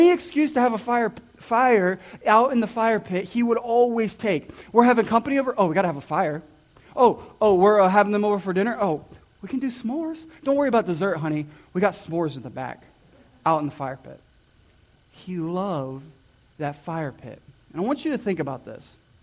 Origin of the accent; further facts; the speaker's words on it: Fort Myers, Florida, United States; we grew up in Fort Myers, so we're in Florida, okay? We're in warm, sunny Florida.